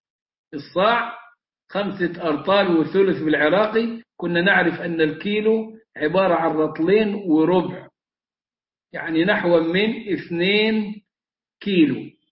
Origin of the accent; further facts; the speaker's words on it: Egypt; إحنا كمصريين